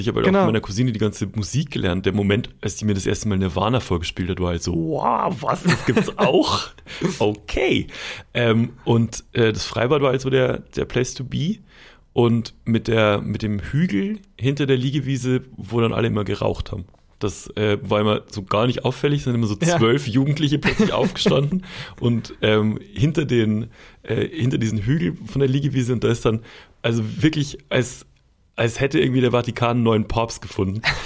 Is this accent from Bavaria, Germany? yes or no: yes; Schwandorf, Bavaria, Germany; Schwandorf, also der Ort, wo ich aufgewachsen bin, ist relativ, also es ist keine schöne kleine bayerische Stadt. Und da gab es halt so eine Innenstadt, in Anführungszeichen. Da wohnen, keine Ahnung, 9000 Leute in der kompletten Stadt, also richtig klein.